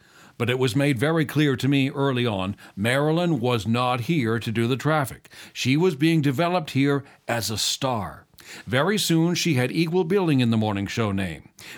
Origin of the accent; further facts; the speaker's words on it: Cambridge, Ontario, Canada; in my hometown, Cambridge, Ontario.